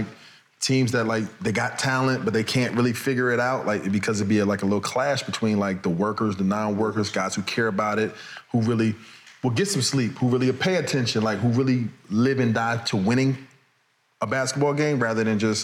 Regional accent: Chicago, Illinois, United States; I'm from the South Side of Chicago.

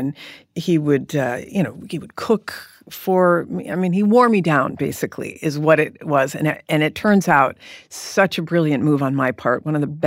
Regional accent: California, United States; And Dan, my husband, who's from Michigan, now I was from California, right?

